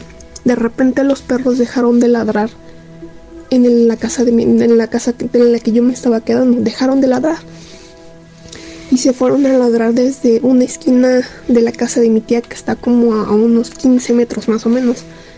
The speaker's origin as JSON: {"language": "Spanish", "region": "Mexico City", "country": "Mexico"}